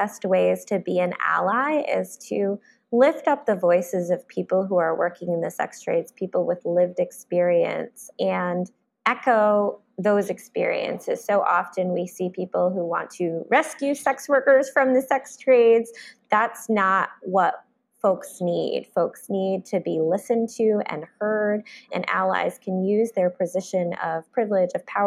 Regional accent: New York City, New York, United States; And what I'm excited about is also being able to do it in my hometown. I grew up in New York City.

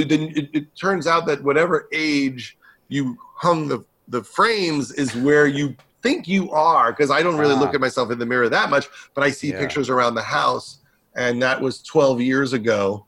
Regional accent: New York, United States; I would probably live in New York, in the city. I'm from Long Island.

